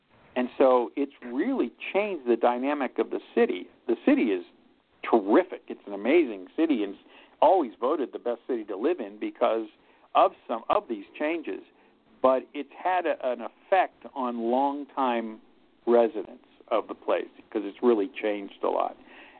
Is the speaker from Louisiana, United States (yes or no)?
no; Pittsburgh, Pennsylvania, United States; You know, when I grew up in Pittsburgh, mm-hmm. it was all steel mills and smoky skies, a very blue-collar industrial town.